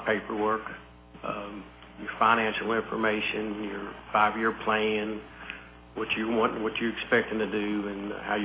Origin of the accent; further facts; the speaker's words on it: Louisville, Kentucky, United States; I started here when I was 6 years old. I was from Louisville.